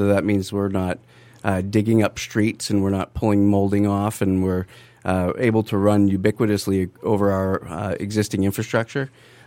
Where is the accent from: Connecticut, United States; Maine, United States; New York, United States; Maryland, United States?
Maine, United States; I'm from Maine.